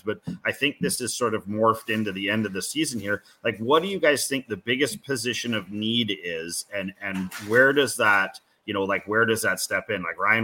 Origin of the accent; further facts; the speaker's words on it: Canada; as a Canadian